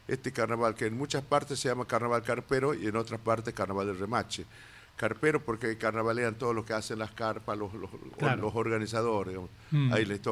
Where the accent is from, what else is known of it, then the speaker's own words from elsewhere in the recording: Purmamarca, Jujuy, Argentina; ¿Sabes que yo cuando era en Purwamarca, en mi pueblo, no se acostumbraba al desentierro del carnaval?